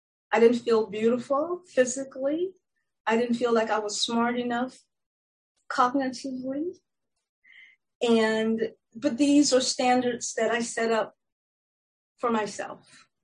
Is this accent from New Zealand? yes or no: no; Georgia, United States; born there; I was born in 1951 in Middle Georgia, where if you were black in body, you went to the back of the bus.